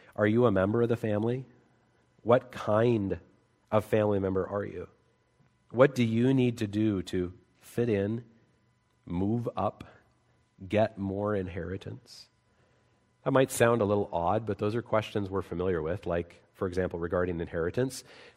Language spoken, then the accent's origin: English; Salt Lake City, Utah, United States; I grew up in Salt Lake City, Utah, which I loved.